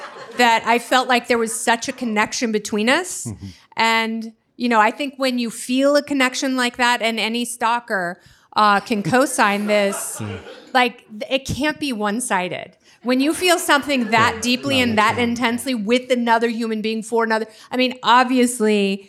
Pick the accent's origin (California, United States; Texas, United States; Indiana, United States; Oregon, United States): Oregon, United States; I was a Republican because I grew up in Oregon where everyone was liberal